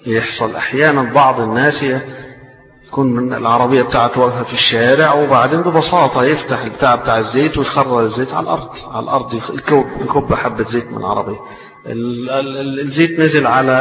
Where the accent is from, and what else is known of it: Egypt